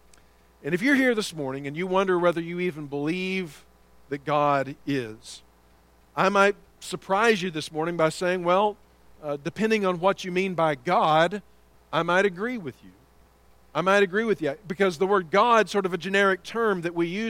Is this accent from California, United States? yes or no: no; Texas, United States; born there; now in Kentucky, United States; I am a Texan by birth, as Jeff mentioned a moment ago. And it's always great to get back to the Lone Star State. I've been in Kentucky for about 16 and a half years.